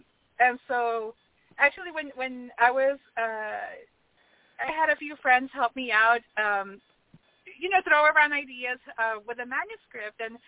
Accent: Las Milpas, Texas, United States; first language Spanish; English is a second language; Actually, my first language was Spanish. I was a Spanish speaker. I grew up in Las Milpas, which is a colonia here in the valley, not too far from McAllen. And my family, we ended up moving into McAllen.

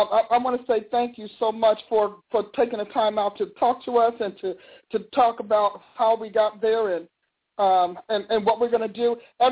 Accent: New Jersey, United States; You know that I'm from Jersey

